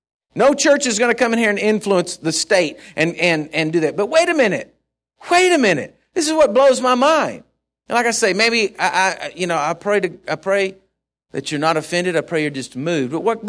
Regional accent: United States; It's part of my family history, but I'm an American. I'm an American. I love this country.

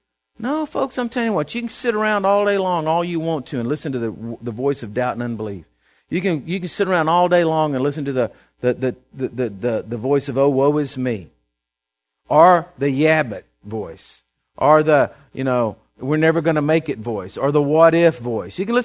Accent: Texas, United States; Said, howdy, how you doing? Pulled out my passport, put her down. I said, I'm from Texas.

